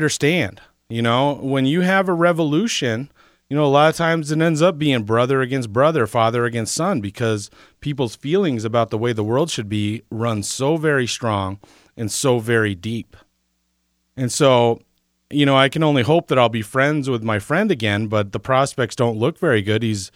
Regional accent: Plattsburgh, New York, United States; when I started college and started driving taxi in my hometown of Plattsburgh, New York.

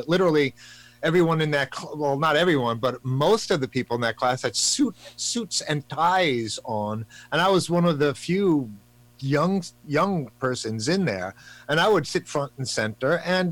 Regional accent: New York, United States; I came from Long Island

